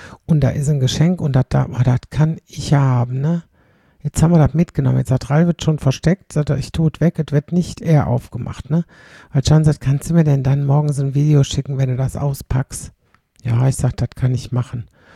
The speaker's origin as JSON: {"language": "German", "town": "Kleve", "region": "North Rhine-Westphalia", "country": "Germany", "said": "ich bin aus Kleve."}